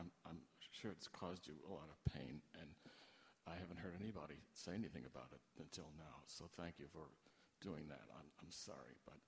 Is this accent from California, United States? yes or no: yes; San Francisco, California, United States; from San Francisco.